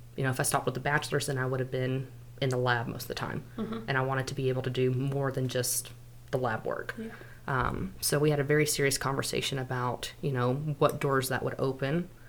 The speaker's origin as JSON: {"language": "English", "town": "Sweetwater", "region": "Texas", "country": "United States", "tie": "born or raised there", "said": "Okay. So I grew up in Sweetwater, Texas. I came to South Plains College, my first year of college."}